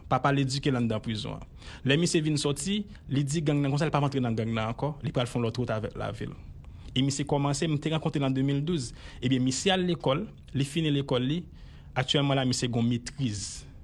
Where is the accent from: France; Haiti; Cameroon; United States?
Haiti; parce qu'on est pays d'Haïti